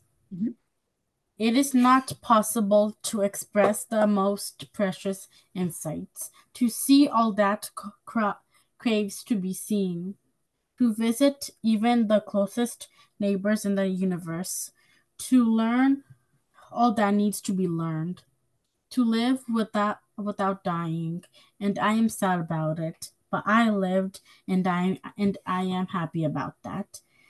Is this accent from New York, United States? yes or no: yes; Hudson, New York, United States; I'm 15. I'm 11 years old, and I'm also from Hudson.